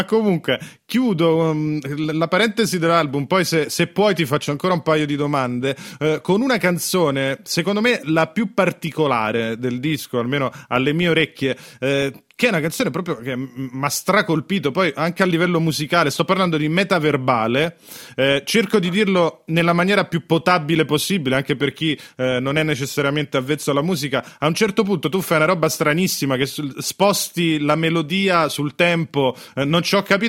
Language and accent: Italian; Rome, Lazio, Italy; io sono di Roma